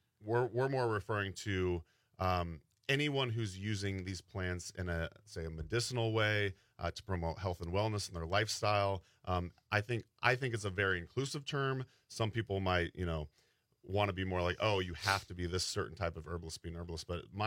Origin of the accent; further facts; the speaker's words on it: Oregon, United States; say I'm from Oregon.